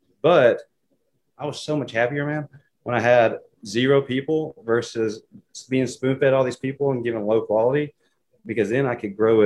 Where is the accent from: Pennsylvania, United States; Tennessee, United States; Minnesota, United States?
Tennessee, United States; Morristown; moved back to my hometown, which is Morristown, Tennessee. It's an hour east of Knoxville.